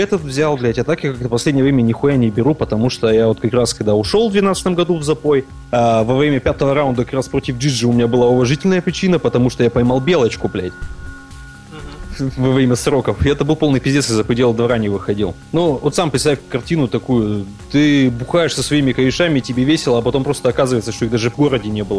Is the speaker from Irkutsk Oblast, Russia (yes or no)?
yes; Usolye-Sibirskoye, Irkutsk Oblast, Russia; Я как бы из Усолья Сибирского, как и тут же Федя